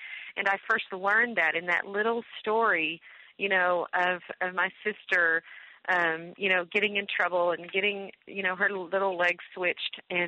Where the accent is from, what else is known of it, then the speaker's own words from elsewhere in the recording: the South, United States; we called her Mamaw. I'm from the South.